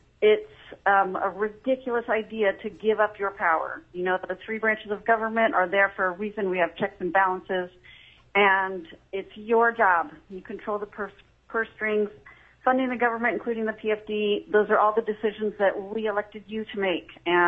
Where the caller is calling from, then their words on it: Anchorage, Alaska, United States; I'm calling from Anchorage, and I am strongly opposed to SJR 5.